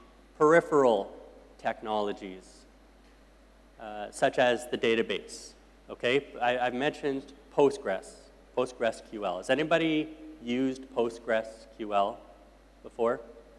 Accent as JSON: {"language": "English", "country": "Canada", "also_born_or_lived": "Calgary", "said": "I lived in, I'm from Canada, and I lived in Calgary"}